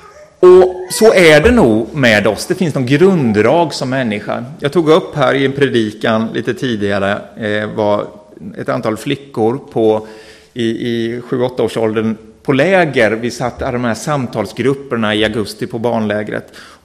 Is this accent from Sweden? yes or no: yes; Mullsjö, Jönköping County, Sweden; now in Linköping, Sweden; Vi kommer ju från Mullsjö allihop, det kanske är logiskt om man är syskon, men hamnat i Linköping hela gänget och bor på varsin ända av stan i varsitt hus.